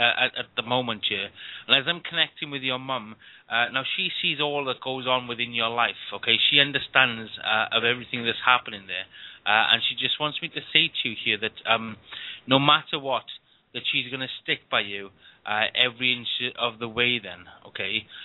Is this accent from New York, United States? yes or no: no; Florida, United States; So I'm from Florida, are you?